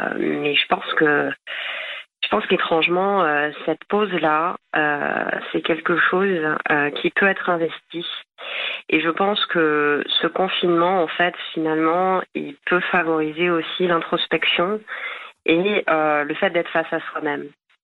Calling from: Wrocław, Lower Silesian Voivodeship, Poland; Je suis loin de la France actuellement.

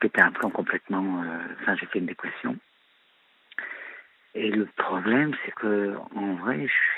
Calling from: Dijon, Bourgogne-Franche-Comté, France; j'ai 42 ans et je viens de Dijon.

